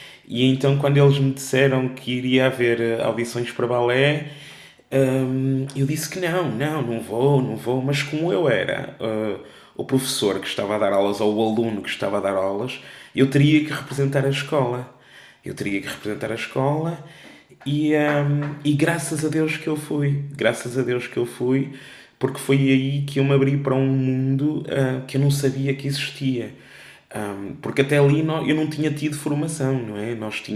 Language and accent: Portuguese; Porto, Portugal; eu venho de uma zona do Porto que é o Palácio dos Pestanas, que é uma zona que é ali na Praça da República, mesmo no centro do Porto. E foi aí que eu nasci